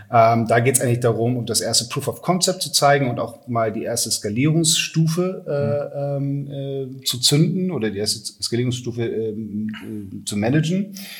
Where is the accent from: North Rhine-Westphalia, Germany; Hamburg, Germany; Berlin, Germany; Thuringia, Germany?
Hamburg, Germany; Ja, also bin Hamburger jung, 45 Jahre alt, habe in London studiert.